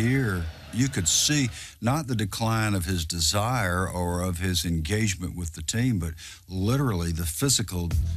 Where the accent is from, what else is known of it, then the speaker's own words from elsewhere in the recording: the South, United States; shattered every racist stereotype that I had learned growing up in the South.